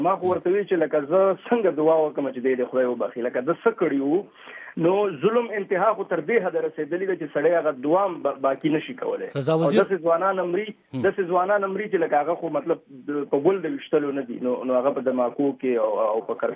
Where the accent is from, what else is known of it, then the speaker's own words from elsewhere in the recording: Pakistan; زه پاکستانی یم نو زما خو شناختی کارډ شته